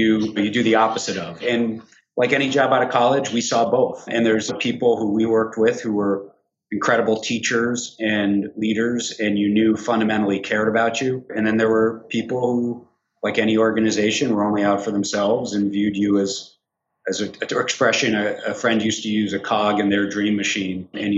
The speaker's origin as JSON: {"language": "English", "town": "Worcester", "region": "Massachusetts", "country": "United States", "tie": "born or raised there", "said": "So I grew up outside Worcester, Mass., God's country, as we call it, a mecca of business and finance."}